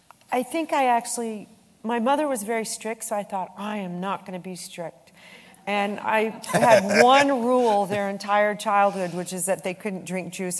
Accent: New York, United States; I love the South, but I'm a New Yorker.

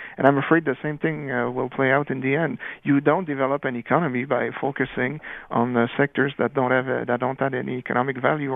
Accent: Canada; a Canadian, I would say, please get rid of your subsidies

